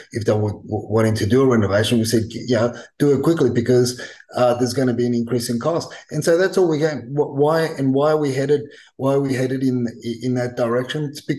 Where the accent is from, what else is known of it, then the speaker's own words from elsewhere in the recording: Sydney, New South Wales, Australia; Growing up in Sydney, looking at what they're doing